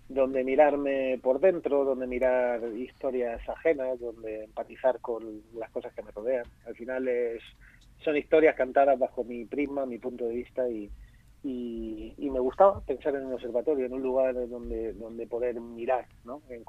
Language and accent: Spanish; Region of Murcia, Spain; yo soy murciano, con lo cual Alicante lo tengo cerca y he estado 20.000 veces ahí tocando en un montón de sitios